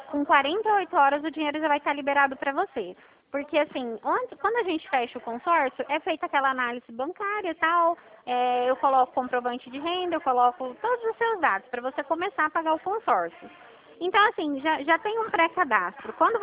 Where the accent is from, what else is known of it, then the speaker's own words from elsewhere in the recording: Dracena, São Paulo, Brazil; É 18, meu DDD. Eu sou de Dracena.